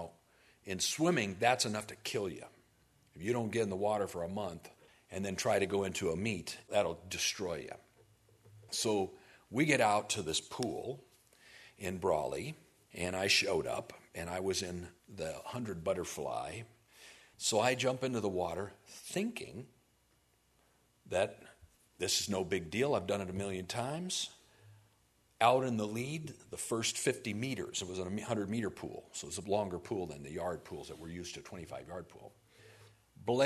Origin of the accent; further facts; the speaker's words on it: Germany; now in United States; I was going to say the United States, but let me tell you, we came from Germany and it's just as bad there.